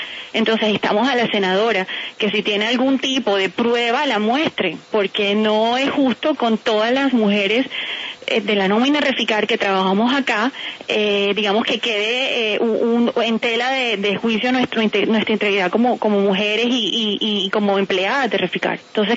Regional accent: Cartagena, Bolívar, Colombia; somos muchas mujeres cartageneras las que trabajamos acá

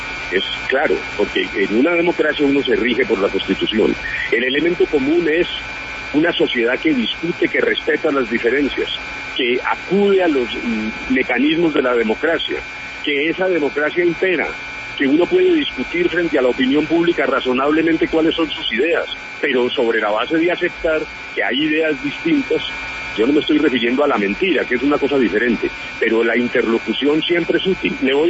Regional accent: Colombia; somos colombianos, esta es una nación

